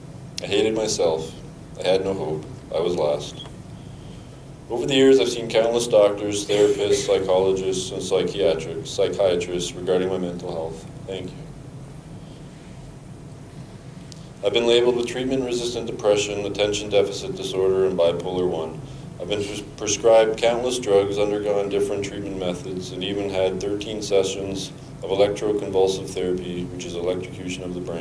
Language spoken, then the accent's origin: English; Brampton, Ontario, Canada; also born or lived in Scarborough; I was raised in a middle-class family along with my two younger sisters in Brampton, Ontario.